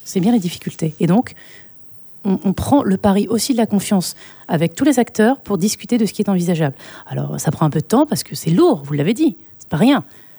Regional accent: France; born there; Mes parents sont immigrés marocains. Moi, je suis née en France. Mes parents sont immigrés marocains. Je viens d'un milieu très populaire.

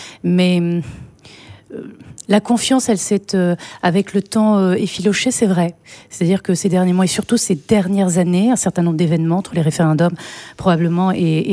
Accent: France; born there; Mes parents sont immigrés marocains. Moi, je suis née en France. Mes parents sont immigrés marocains. Je viens d'un milieu très populaire.

